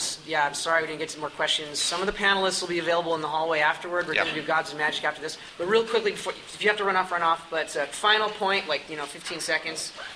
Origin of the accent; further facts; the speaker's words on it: Nevada, United States; also born or lived in Arizona / Utah; So I grew up in Nevada, Arizona, Utah.